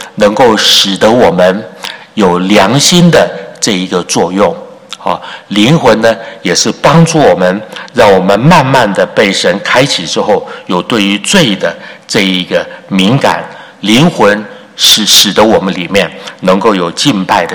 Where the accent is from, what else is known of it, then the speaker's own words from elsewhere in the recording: Taiwan; 我在台湾的时候从小长大的这个教会啊